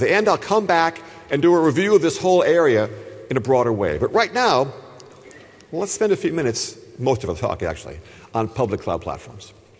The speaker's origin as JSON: {"language": "English", "country": "United States", "said": "Europeans say EaaS, but I say IaaS all the time as an American."}